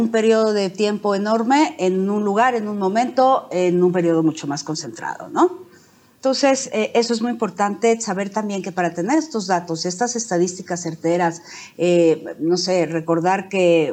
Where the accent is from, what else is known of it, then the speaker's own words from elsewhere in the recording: Mexico; hablaré de terremotos porque los he vivido, tanto desde Microsoft Philanthropies como mexicana, ¿no?